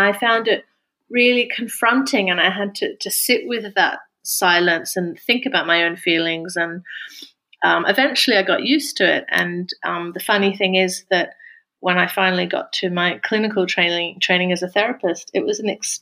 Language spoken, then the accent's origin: English; Australia; now in Finland; Like, I come from Australia. I have no idea how to live in this climate